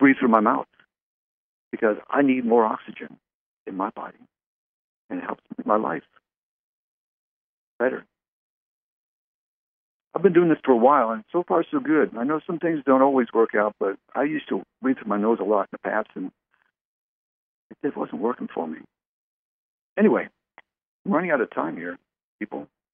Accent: Canada; I grew up in Canada, born and raised there, and I've been close to being frostbitten many a time.

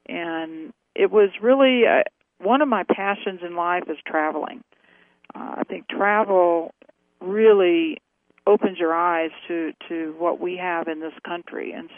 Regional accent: Sims, Texas, United States; also born or lived in California / Dallas; But for the most part, I grew up in East Texas, which is very small. It's northeast of Dallas, and I bounced back and forth between Dallas and Sims. And Sims is where I finished high school.

